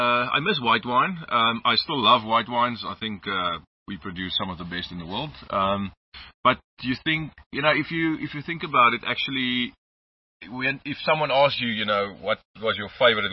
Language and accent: English; Stellenbosch, Western Cape, South Africa; Yes, I was born on Netlingshof actually, not in the hospital, but then grew up on Netlingshof the first part of my life.